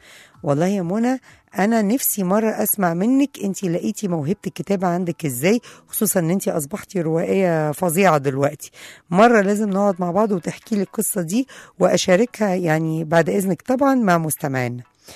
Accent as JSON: {"language": "Arabic", "country": "Egypt", "said": "فهتلاقيني أنا مصرية حتى النخاع زي ما بيقولوا."}